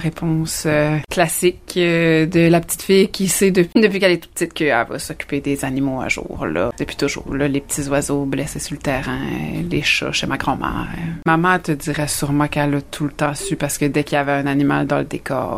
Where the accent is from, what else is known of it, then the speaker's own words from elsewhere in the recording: L'Étang-du-Nord, Quebec, Canada; Je suis née à l'Étang du Nord il y a 37 ans déjà. Grandi aux îles, je me suis exilée pour étudier en 2005, revenue en 2015. Un retour prévu et attendu. Depuis, j'habite maintenant au bassin